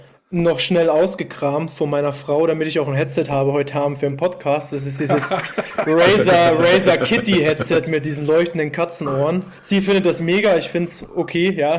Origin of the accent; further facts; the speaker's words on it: Dresden, Saxony, Germany; Ich komme aus Dresden, ja, und bei denen ist Fußball ganz, ganz groß geschrieben